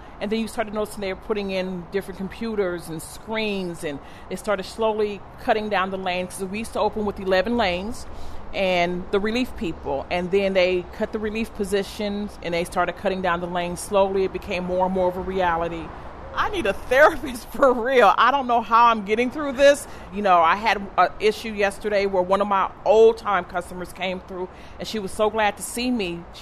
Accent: Vallejo, California, United States; I'm from Vallejo, California, and I'm a bridge officer on the Golden Gate Bridge.

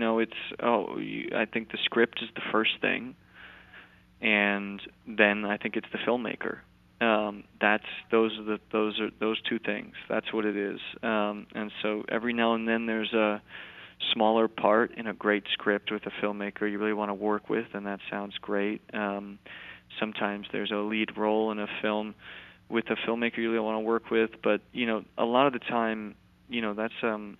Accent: New York, United States; I'm from New York, that's where I live, and I started in theater

